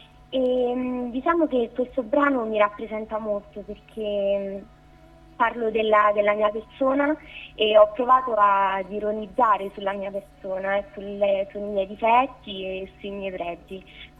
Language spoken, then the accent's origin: Italian; Abruzzo, Italy; now in Celano, Italy; io ho 18 anni. Sono di Sant'Aione e attualmente abito a Celano, in provincia dell'Aquila, in Abruzzo.